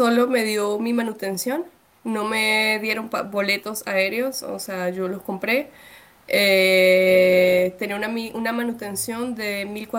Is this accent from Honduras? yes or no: no; Venezuela; moved away; la primera vez que yo literalmente salí de Venezuela fue con esta beca para Estados Unidos.